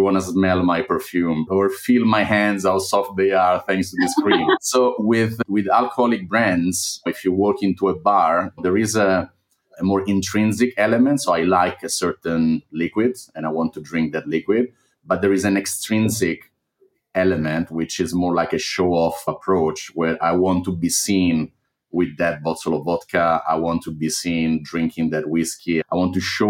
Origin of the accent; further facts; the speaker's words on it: Rome, Lazio, Italy; English is a second language; moved away; I'm Italian. I'm originally from Rome, but I've lived 18 years abroad in 6 countries in Europe.